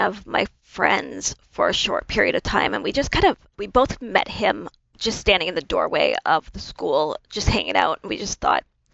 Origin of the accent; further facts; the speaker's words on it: Ontario, Canada; In Ontario, Canada. I was a kid that was bullied a lot as a kid, but I think it was just because I was so different. Like I was biracial